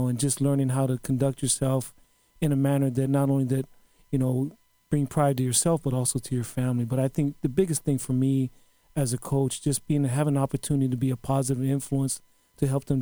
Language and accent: English; Hawaii, United States; Well, growing up in Hawaii, when you watch the game, all I remember, the game looked cold to me.